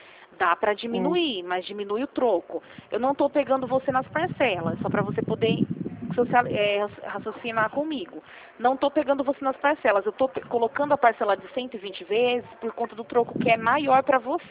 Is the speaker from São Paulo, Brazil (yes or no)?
yes; Rio Claro, São Paulo, Brazil; eu sou aqui de Rio Claro mesmo